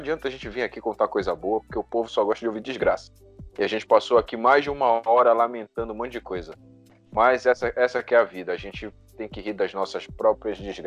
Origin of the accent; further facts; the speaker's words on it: Belém, Pará, Brazil; moved away; Eu saí de Belém do Pará. Eu fui pra São Paulo tomar migué, cara.